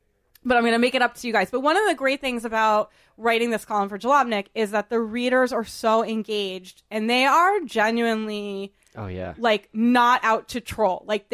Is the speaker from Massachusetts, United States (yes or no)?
yes; Boston, Massachusetts, United States; I always say, you know, I grew up in Boston.